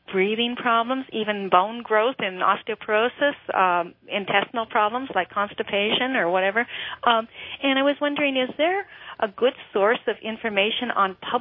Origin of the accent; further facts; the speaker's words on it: California, United States; from San Francisco Bay Area.